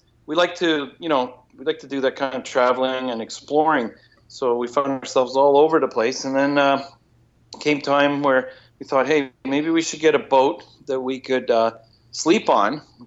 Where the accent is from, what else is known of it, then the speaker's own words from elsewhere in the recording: Toronto, Ontario, Canada; up here in Toronto, on one of the biggest highways. We're from Canada, up in Canada.